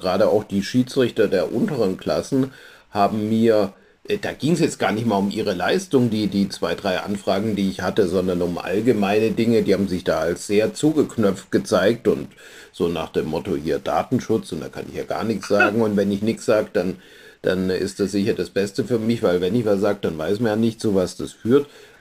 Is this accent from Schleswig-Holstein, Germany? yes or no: no; Pforzheim, Baden-Württemberg, Germany; aber in Pforzheim natürlich schon, in meiner Heimatstadt.